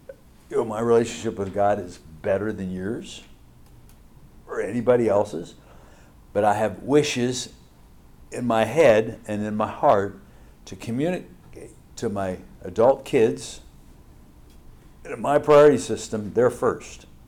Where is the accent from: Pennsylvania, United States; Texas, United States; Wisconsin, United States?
Pennsylvania, United States; Hershey; born there; I was born in Hershey, Pennsylvania.